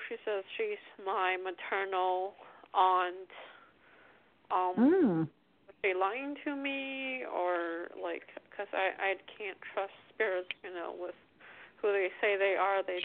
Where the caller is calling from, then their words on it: Pennsylvania, United States; I'm calling from Pennsylvania.